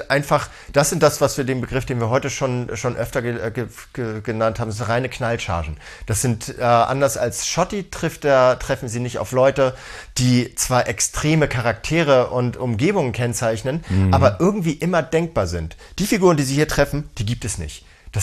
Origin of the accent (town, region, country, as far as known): Hamburg, Germany